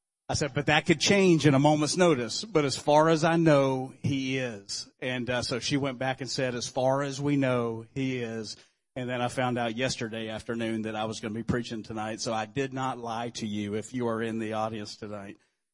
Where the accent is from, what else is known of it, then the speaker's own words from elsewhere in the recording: Florida, United States; also born or lived in West Virginia; But actually, I was raised here in Florida, but I was born there.